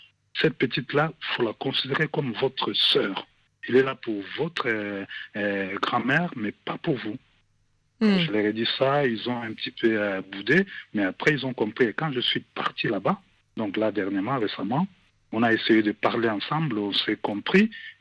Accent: Kinshasa, DR Congo; Je suis natif de Kinshasa.

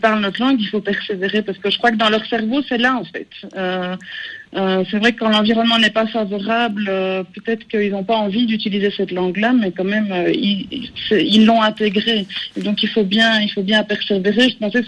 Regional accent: Belgium; now in Kenya; Oui, je suis belge francophone.

